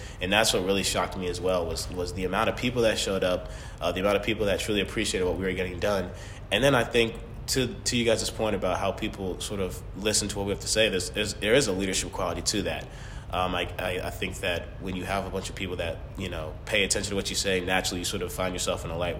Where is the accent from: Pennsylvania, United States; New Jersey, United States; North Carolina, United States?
North Carolina, United States; Raleigh; I'm a junior from Raleigh, North Carolina.